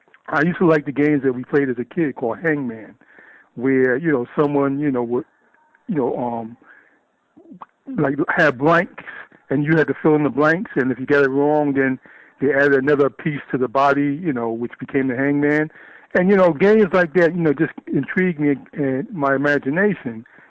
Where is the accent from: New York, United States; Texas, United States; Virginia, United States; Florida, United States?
New York, United States; New York City; Well, I grew up here in New York. Actually, I'm a Brooklyn native, you know, now reside in the Bronx.